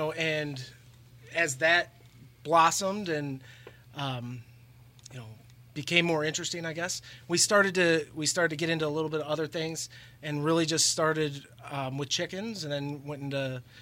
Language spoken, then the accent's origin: English; Highland, Indiana, United States; I'm from Highland. I taught in Schererville. I farm in Crown Point.